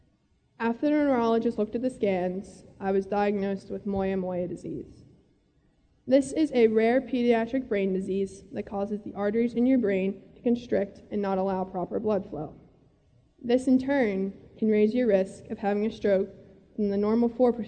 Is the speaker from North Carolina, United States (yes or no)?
no; Indiana, Pennsylvania, United States; I come from Indiana, PA, which is a small college town.